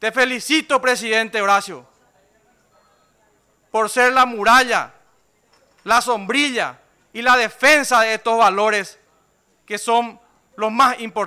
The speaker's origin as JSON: {"language": "Spanish", "country": "Paraguay", "said": "Estimado embajador, te exijo como paraguayo, no como diputado, que respete la soberanía de nuestro país"}